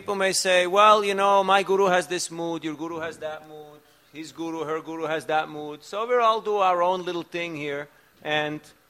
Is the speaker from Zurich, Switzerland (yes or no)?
yes; Zurich, Switzerland; I'm from Zurich, Switzerland.